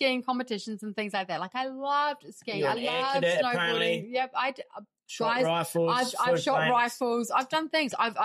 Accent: Twizel, Canterbury, New Zealand; I grew up in some snow because I grew up in Twizel. And I grew up snowboarding and skiing

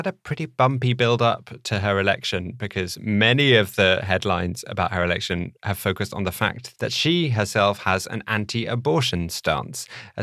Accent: Amsterdam, North Holland, Netherlands; I boarded a train on the other side of the continent and woke up as if by magic this morning in my hometown of Amsterdam.

